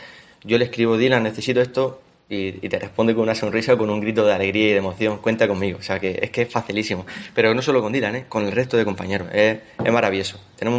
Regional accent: Region of Murcia, Spain; representa a lo que somos los murcianos.

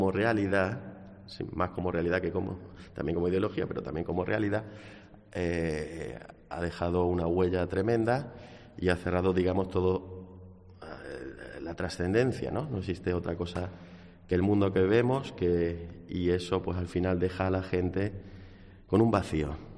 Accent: Extremadura, Spain; soy español y lo he seguido siendo siempre, soy extremeño

